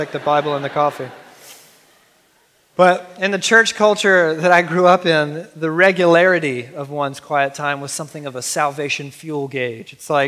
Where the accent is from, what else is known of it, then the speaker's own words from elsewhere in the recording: Georgia, United States; now in Portland, United States; See, I grew up in Southeast Georgia, as a lot of you guys already know, and I grew up in a zany, fundamentalist Southern Baptist church.